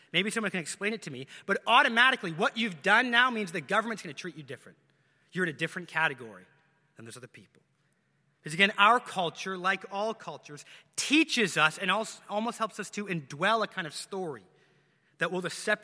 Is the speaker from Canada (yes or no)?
yes; Canada; I'm a Canadian who's also an American.